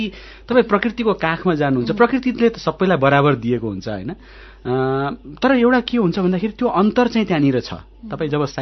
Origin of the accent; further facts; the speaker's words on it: Birgunj, Madhesh Province, Nepal; moved away as an adult; now in Kathmandu, Nepal; म बीरगंजमा जन्मे हुर्केको हुँ, पछि मात्रै कामको सिलसिलामा काठमाडौँ आइपुगेँ।